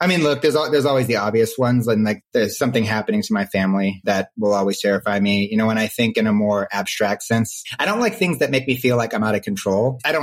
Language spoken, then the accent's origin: English; Seattle, Washington, United States; moved away as an adult; also born or lived in California; now in Chicago, United States; Seattle, Washington. So 18 years in Seattle. Did my undergrad and grad at Stanford in California in the Bay Area, and now I've been in Chicago for about 4.